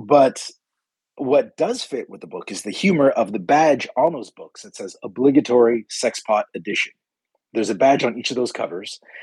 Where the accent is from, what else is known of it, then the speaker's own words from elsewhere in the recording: Toronto, Ontario, Canada; now in London, Canada; I'm from Toronto. London, Ontario is 2 hours away from there. I moved here for work